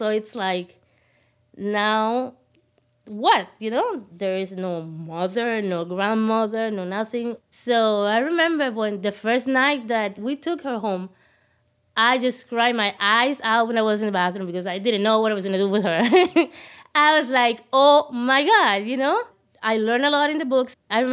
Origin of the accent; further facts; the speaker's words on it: Cuba; English is a second language; moved away as an adult; study English in Cuba, it's not the same thing. And when people used to ask me in English, I said that I didn't speak English, in English.